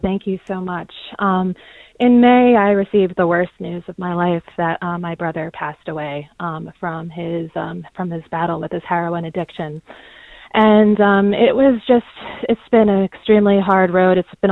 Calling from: Brooklyn, New York, United States; I'm calling from Brooklyn

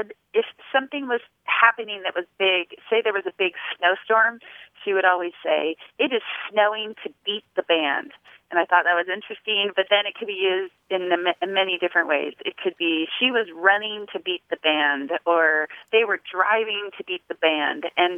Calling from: Gardnerville, Nevada, United States; I'm calling from Gardnerville, Nevada.

